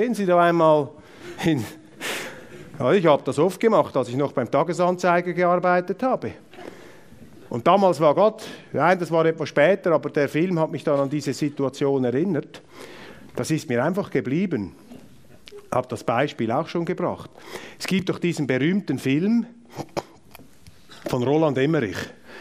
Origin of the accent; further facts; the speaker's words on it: Zurich, Switzerland; Ich bin Zürcher mit Migrationshintergrund.